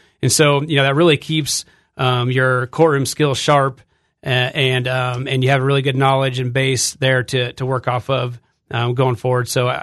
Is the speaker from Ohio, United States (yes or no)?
no; Monmouth, Illinois, United States; So my background is that I'm from Monmouth. I was born and raised in that area.